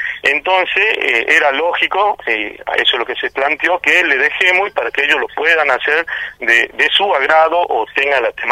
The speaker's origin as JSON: {"language": "Spanish", "town": "Tartagal", "region": "Salta", "country": "Argentina", "tie": "born or raised there", "said": "yo soy un ciudadano común que estoy en o sea, soy nacido y criado en Tartagal"}